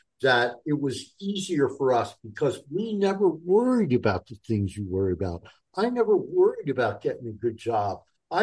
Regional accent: Newark, New Jersey, United States; with my mother, who I grew up in Newark, New Jersey

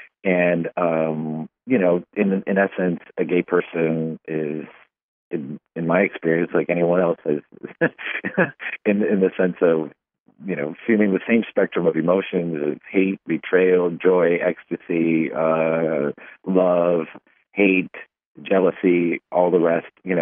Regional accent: Miami, Florida, United States; their family is just as kooky as a Cuban family growing up in Miami like mine

